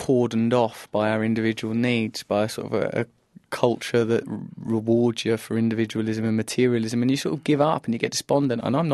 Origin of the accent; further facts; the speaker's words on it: England, United Kingdom; born there; I am English. I am born in England.